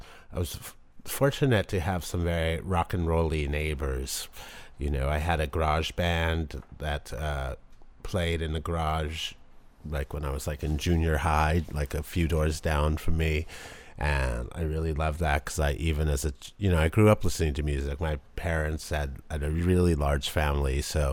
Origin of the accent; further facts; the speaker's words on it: Los Angeles, California, United States; I grew up with my parents are both second generation Mexican-American, and I grew up in Los Angeles in the 40s and 50s of first generation Mexican-American parents.